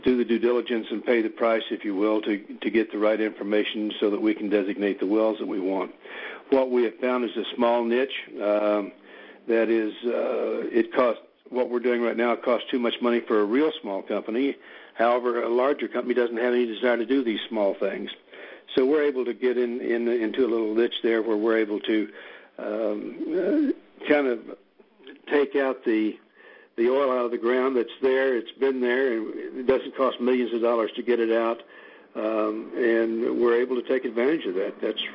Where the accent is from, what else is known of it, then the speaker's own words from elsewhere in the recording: Oklahoma, United States; I'm born and raised in Oklahoma, so I enjoy taking things out of Texas anytime I can.